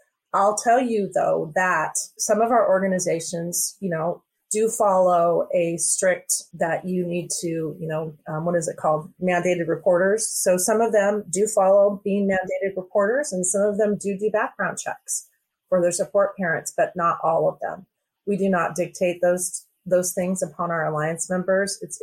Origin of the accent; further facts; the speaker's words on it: Washington, United States; I'm from Washington, and it seems like the mountain region is a little scarce right now.